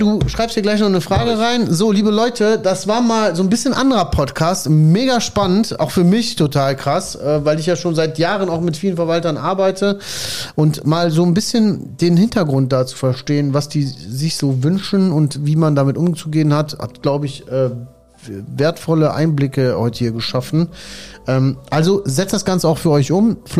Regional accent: Solingen, North Rhine-Westphalia, Germany; Jetzt ist Solingen nicht wunderschön, aber ich hab Solingen wirklich vermisst.

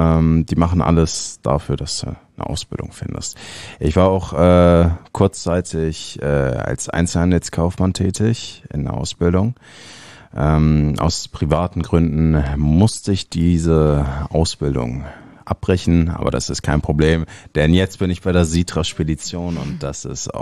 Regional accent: Hamburg, Germany; born there; Ich bin Italiener und bin aber in Hamburg geboren.

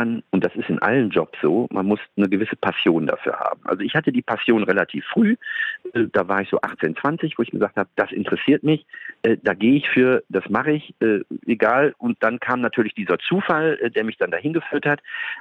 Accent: Frankfurt, Hesse, Germany; Wir sind in Frankfurt und ich bin ja so ein Stadtkind. Ich bin ja mitten in der Stadt groß geworden

